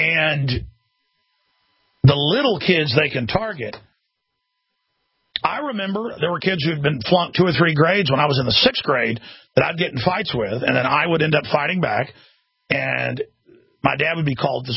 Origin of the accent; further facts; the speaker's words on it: Dallas, Texas, United States; I mean, that's what I grew up around in Dallas, Texas